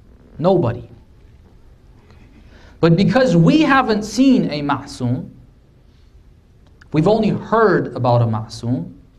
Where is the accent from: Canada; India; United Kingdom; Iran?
Iran; This is not being said because of any type of bias, or because I'm coming from Iran, or because, God forbid, I have any type of affiliation with any institution there